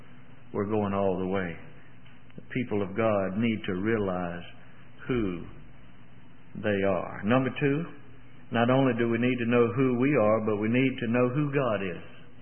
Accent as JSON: {"language": "English", "region": "Mississippi", "country": "United States", "tie": "born or raised there", "said": "Somebody asked me where I come from. I tell them, Mississippi. I come from Mississippi. I like that. My roots. These are my roots. That's my hometown. This is the place I was born."}